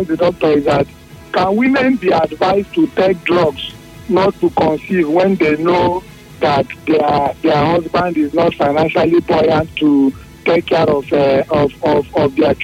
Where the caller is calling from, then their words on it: Port Harcourt, Rivers, Nigeria; I'm calling from Port Harcourt.